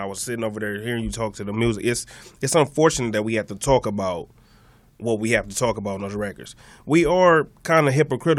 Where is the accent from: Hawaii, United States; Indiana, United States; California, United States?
California, United States; Los Angeles; I'm from the Low Bottom East Side, which is historical and monumental that I didn't know. I've been doing a lot of research, and I'm from Central. I was raised on McKinley